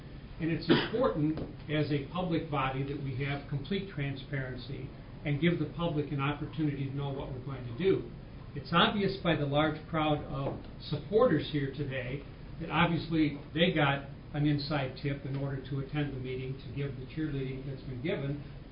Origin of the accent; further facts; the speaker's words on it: United States; I come from Lake County.